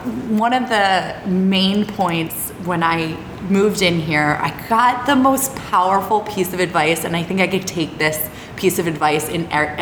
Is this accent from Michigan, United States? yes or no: no; Philadelphia, Pennsylvania, United States; So my background is I grew up in Section 8 housing mm-hmm. in Philadelphia, which is government-assisted housing